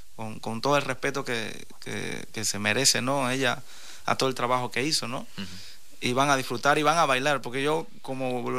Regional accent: Cuba; en mi caso como cubano, ¿no?

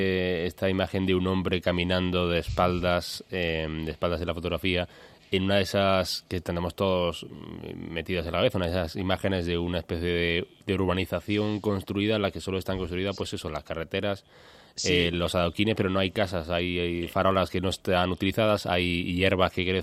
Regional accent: Granada, Andalusia, Spain; Aunque venimos de distintas partes de España, yo al menos de Granada, que es una tierra aún todavía por encima

